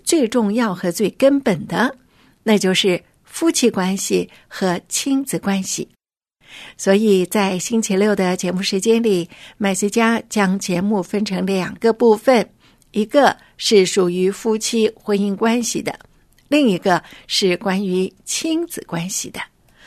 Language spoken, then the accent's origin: Chinese; China; 因为你知道我们中国人都是四合院，对不对？